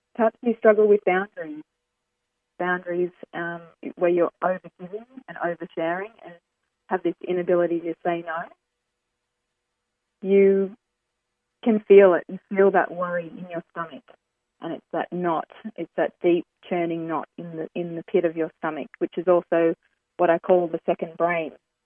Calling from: Sunshine Coast, Queensland, Australia; I'm calling in from the Sunshine Coast in Queensland, which is one of the beautiful sunshine states of Australia.

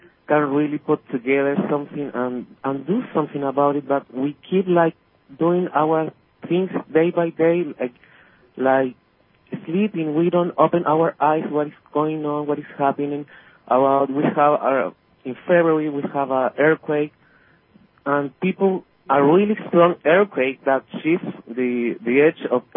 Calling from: Chile; I am calling from Chile.

